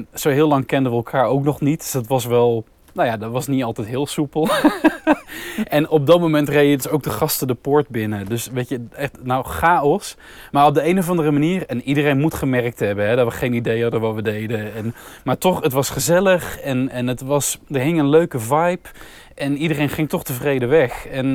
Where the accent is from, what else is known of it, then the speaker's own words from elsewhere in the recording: Bergen op Zoom, North Brabant, Netherlands; moved away as an adult; een bar in het stadscentrum van Bergen op Zoom waar ik vandaan kom